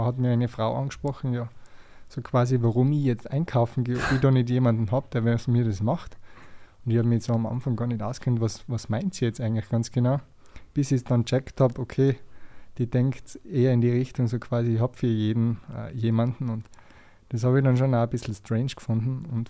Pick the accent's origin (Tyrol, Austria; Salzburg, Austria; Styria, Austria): Tyrol, Austria; es hat natürlich als Tiroler so ein bisschen angefangen.